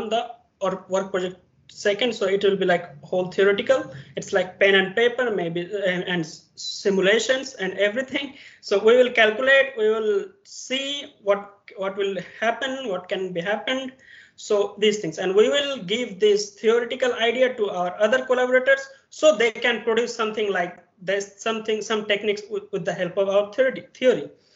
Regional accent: India; English is a second language; now in Spain; I'm from India.

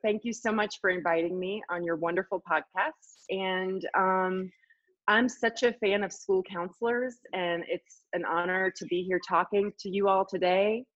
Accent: Greensboro, North Carolina, United States; now in Colorado, United States; I'm from Greensboro, North Carolina. Carolina girl.

